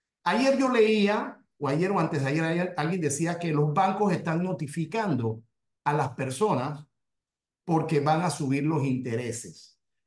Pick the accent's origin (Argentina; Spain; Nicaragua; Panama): Panama; si nosotros lo que queríamos como panameños era mejor negociar un mejor contrato